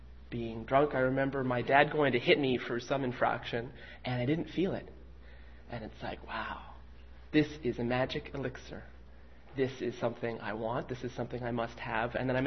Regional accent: Montreal, Quebec, Canada; I grew up in Montreal, born in Montreal to two alcoholic parents and alcoholic grandparents

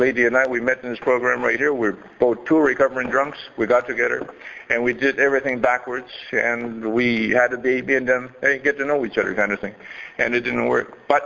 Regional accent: Gaspé, Quebec, Canada; I am Indian. I'm Mi'kmaq Indian. I come from a reservation up in Agaspe

